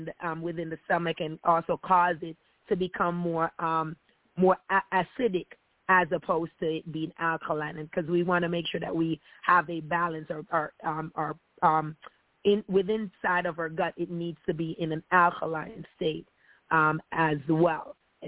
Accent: Jamaica; like growing up in Jamaica or, you know, in the Caribbean island, where it's hot most times

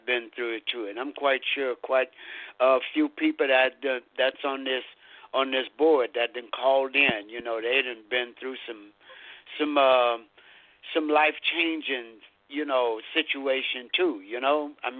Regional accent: Lake Charles, Louisiana, United States; This brother here, he's from Lake Charles, Louisiana, my hometown

